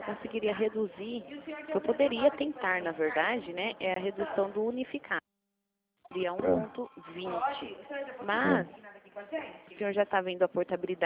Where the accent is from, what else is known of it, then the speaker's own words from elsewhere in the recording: Rio Claro, São Paulo, Brazil; Sou de Rio Claro.